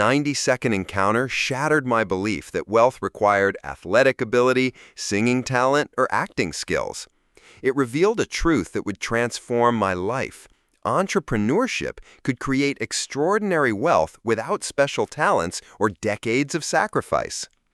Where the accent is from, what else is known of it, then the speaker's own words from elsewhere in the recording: Chicago, Illinois, United States; Growing up in Chicago as an overweight kid with minimal parental supervision